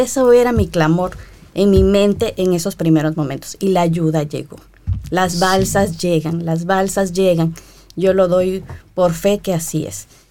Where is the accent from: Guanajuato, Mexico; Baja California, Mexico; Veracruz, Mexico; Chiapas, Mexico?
Veracruz, Mexico; Coatzacoalcos; mi provincia, porque yo no soy de la capital de México, Coatzacoalcos, Veracruz, mi terruño.